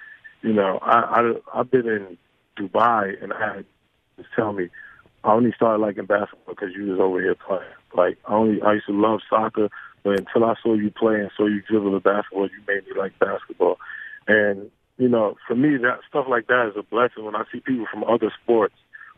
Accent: New York, United States; growing up in New York, you always seen, you know … things like that.

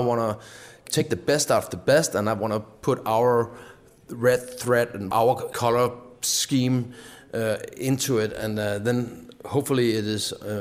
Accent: Denmark; I grew up in Denmark, and my father was working for Fritz Hansen as well when I was a kid

